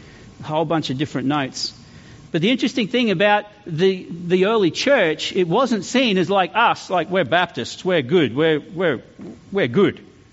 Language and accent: English; Mount Gravatt, Queensland, Australia; it's not important for me that you all know I come from Mount Gravatt.